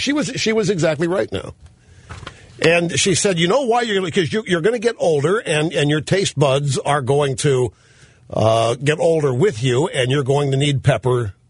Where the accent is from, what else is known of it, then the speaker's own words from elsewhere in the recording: Cape Girardeau, Missouri, United States; You know, I grew up in Cape Girardeau, Missouri.